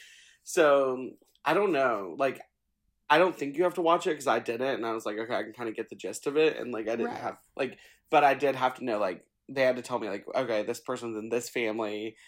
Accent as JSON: {"language": "English", "region": "Southern United States", "country": "United States", "tie": "born or raised there", "said": "I feel like I was lucky growing up in the South where I could, like, go to these places."}